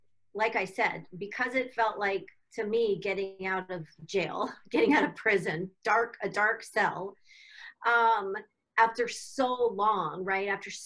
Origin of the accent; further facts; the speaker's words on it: Arizona, United States; So I came back to my home state of Arizona, just outside of Phoenix.